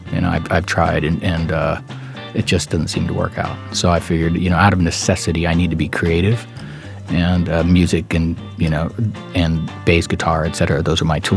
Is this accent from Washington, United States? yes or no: no; San Francisco, California, United States; born or raised there